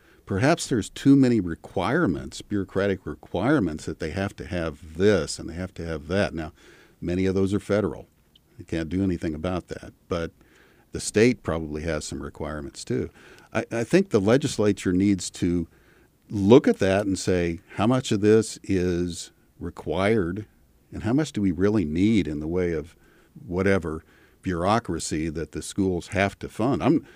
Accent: Kansas City, United States; also born or lived in California; I grew up in Kansas City, moved to California, was there for 25 years. Kids almost all grew up there, but then we moved back here

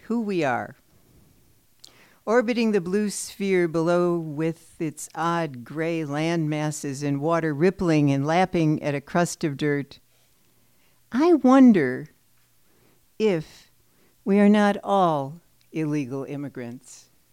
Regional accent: Chicago, Illinois, United States; also born or lived in Evanston; I grew up in Chicago, lived in Evanston forever. We sold the house in Evanston.

